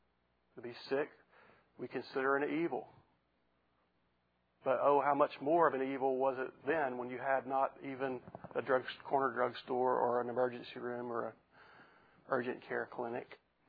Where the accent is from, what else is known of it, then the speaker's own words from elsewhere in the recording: Louisiana, United States; growing up in Louisiana where it was Roman Catholicism was rampant